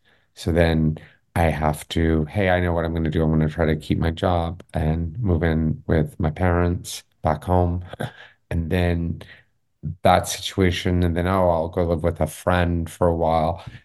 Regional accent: Los Angeles, California, United States; now in Atlanta, United States; I'm from LA. I'm here from Los Angeles. So I had come out to Atlanta to start a music festival, actually.

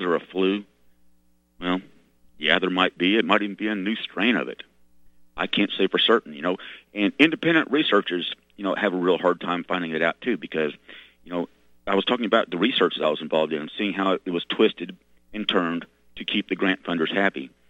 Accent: Arkansas, United States; You know, I grew up in Arkansas.

